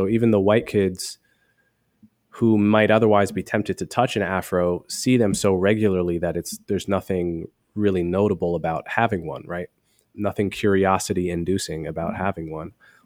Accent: Montclair, New Jersey, United States; So I grew up in Montclair, New Jersey, which is a nice suburb outside of New York City, very racially diverse.

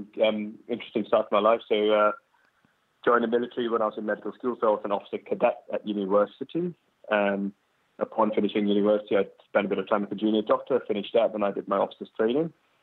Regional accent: Malaysia; also born or lived in United Kingdom; Okay, so I grew up in Malaysia, as my sister did, but then I was educated in the UK. I went to university in Scotland, and went to med school in Scotland.

